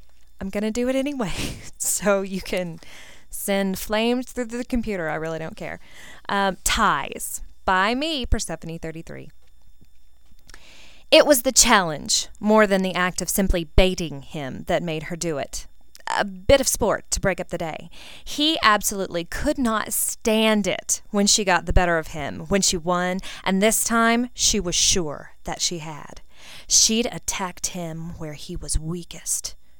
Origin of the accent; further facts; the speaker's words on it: Texas, United States; accent: Texan twang; Also, I'm not British. I'm actually a Texan, a native Texan, and so if the twang creeps in without me knowing it, I apologize for that as well.